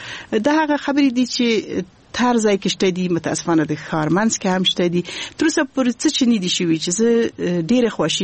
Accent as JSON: {"language": "Pashto", "region": "Kabul", "country": "Afghanistan", "tie": "born or raised there", "also_born_or_lived": "Balkh", "said": "ما درس ده په کابل کې ویلی دی او لویه شوی په کابل کې."}